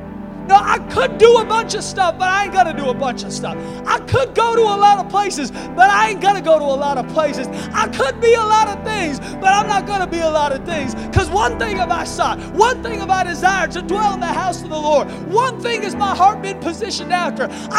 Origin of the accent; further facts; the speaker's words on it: Seattle, Washington, United States; I was raised in Seattle, and I didn't go to a public high school.